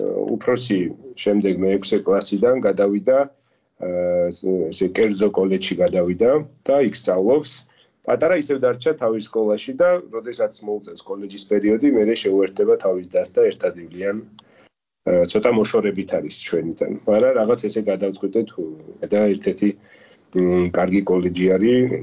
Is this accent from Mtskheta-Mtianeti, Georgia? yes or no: yes; Kazbegi, Mtskheta-Mtianeti, Georgia; ყაზბეგიდან ვარ ჩვენ წარმოშობით და ყოველთვის საზაფხულო არდადეგებს იქ ვატარებთ ხოლმე